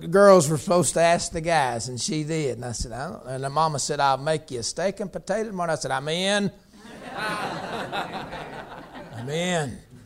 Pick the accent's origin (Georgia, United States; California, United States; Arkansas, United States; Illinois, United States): Georgia, United States; I said, I'm from Georgia, and I wear a pinstripe suit